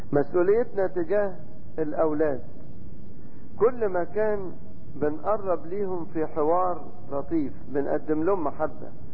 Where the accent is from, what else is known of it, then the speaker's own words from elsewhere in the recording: Giza Governorate, Egypt; يعني في كنيسة عندنا في الجيزة